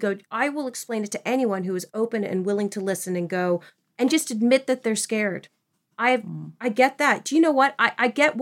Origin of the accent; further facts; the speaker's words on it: Philippines; especially Filipinos. I'm Filipino.